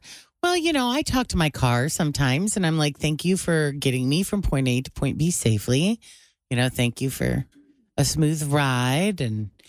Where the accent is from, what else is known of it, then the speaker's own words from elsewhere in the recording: Illinois, United States; there was somebody near my hometown in Illinois